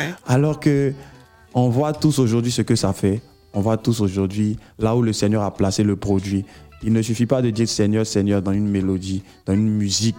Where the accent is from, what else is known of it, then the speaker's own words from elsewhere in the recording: Cocody, Abidjan, Côte d’Ivoire; J'ai grandi à Cocody. En cinquième, quatrième, c'est là que je suis revenu à Poy, en adolescence.